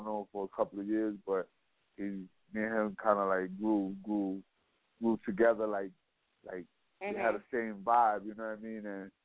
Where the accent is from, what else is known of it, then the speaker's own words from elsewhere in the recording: Puerto Rico; also born or lived in New York, United States / Virginia Beach, United States; I was born in New York. I lived in Puerto Rico all my life. My last year of high school, I was in Virginia Beach.